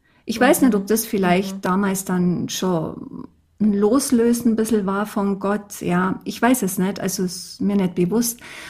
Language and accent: German; Augsburg, Bavaria, Germany; In meiner Heimat, in Augsburg, ja.